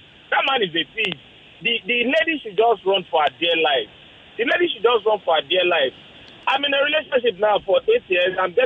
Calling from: Yaba, Lagos, Nigeria; I'm coming from Yaba.

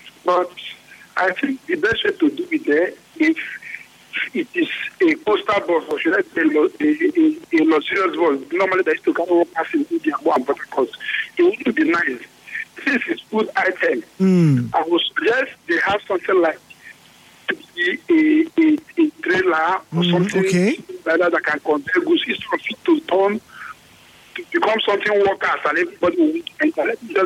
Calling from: Ogbogoro, Rivers, Nigeria; I'm calling from Obukuro.

